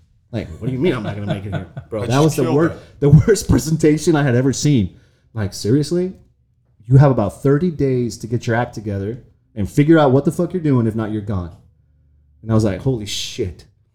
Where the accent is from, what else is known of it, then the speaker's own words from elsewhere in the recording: Nicaragua; English is a second language; I grew up in Nicaragua. On my mom's side, two doctors, right? On my mom's side, Nicaraguan. On my dad's side, my grandfather's Nicaraguan.